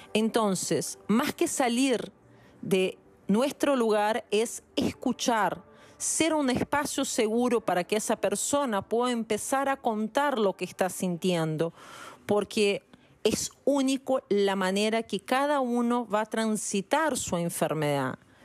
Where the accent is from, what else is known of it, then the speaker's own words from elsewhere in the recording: Brazil; moved away; Yo soy brasileña, hace 22 años que estoy acá.